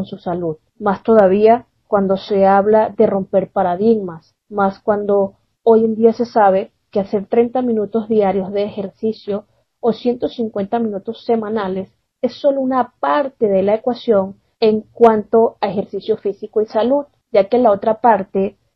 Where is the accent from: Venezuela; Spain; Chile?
Venezuela; Soy venezolana